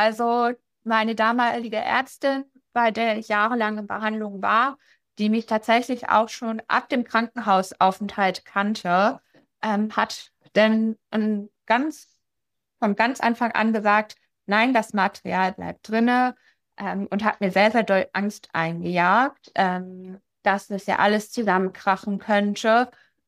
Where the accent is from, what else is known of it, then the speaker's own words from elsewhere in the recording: Schleswig-Holstein, Germany; Ich komme aus Schleswig-Holstein